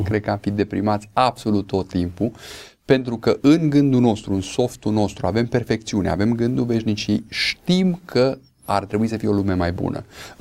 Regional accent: Romania; mă simțeam foarte rușinat de faptul că sunt român, taică meu fiind român

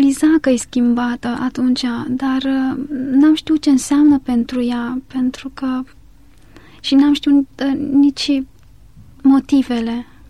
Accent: Constanța, Constanța County, Romania; vin din Constanța și vin dintr-o familie de oameni foarte dragi mie

